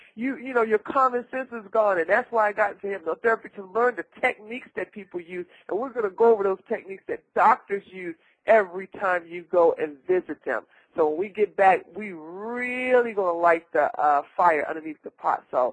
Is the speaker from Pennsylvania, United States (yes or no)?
no; Washington, District of Columbia, United States; my family comes from the country, even though I was born and raised in Washington, D.C., my roots are down here in Georgia as well as North Carolina